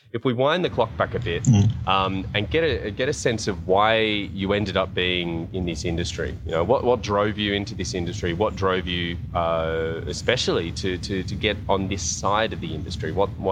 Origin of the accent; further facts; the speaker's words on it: Australia; now in Italy; No, I'm not from the States. I'm an random Australian living in Italy.